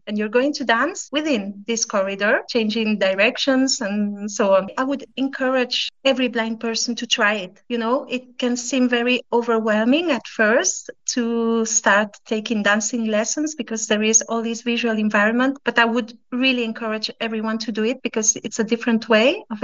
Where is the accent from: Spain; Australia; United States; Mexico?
Spain; I am originally from Spain, but my mom is French.